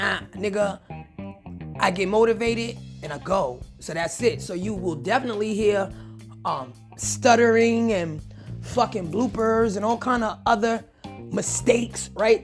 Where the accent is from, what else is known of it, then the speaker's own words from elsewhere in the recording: New York, United States; And then it's my hometown, New York.